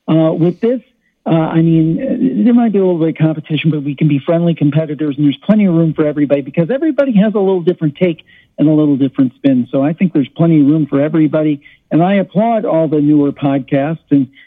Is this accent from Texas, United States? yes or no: no; Cleveland, Ohio, United States; And then I'm from Ohio. I'm from the Cleveland, Ohio area.